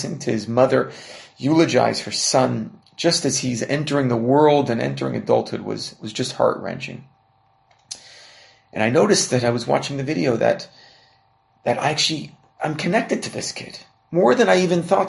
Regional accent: Bergenfield, New Jersey, United States; now in Israel; 19-year-old boy from Bergenfield, New Jersey, who grew up in my hometown, who came here to study in Israel

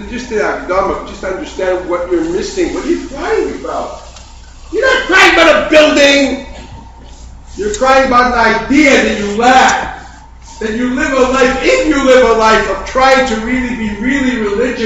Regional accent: Chicago, Illinois, United States; See, I grew up in Chicago. When I say blue, I think energizer drink.

